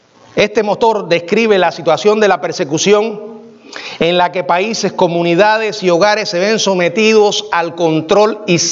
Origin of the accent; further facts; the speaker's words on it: Cuba; Los que somos cubanos sabemos lo que pasa en Cuba.